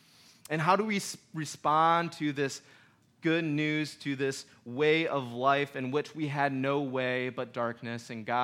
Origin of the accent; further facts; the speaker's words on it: United States; Like, you know, I'm American. I have my privileges.